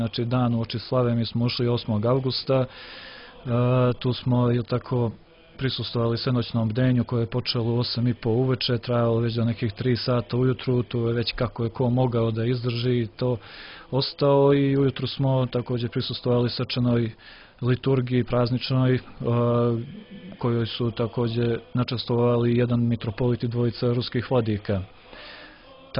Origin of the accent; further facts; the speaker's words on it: Montenegro; Mi smo jedina grupa iz Crne Gore koja je tu prisustovala.